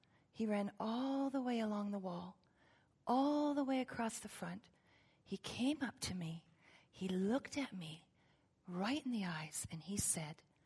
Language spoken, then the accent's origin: English; Toronto, Ontario, Canada; born there; also born or lived in Germany; I was born in Toronto to a woman who tried to abort me